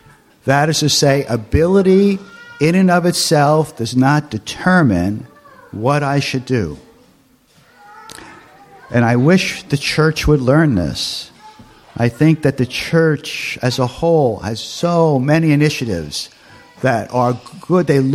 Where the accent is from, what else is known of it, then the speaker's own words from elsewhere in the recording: New York City, New York, United States; where I grew up in New York City, there were still cobblestones left before I left the city.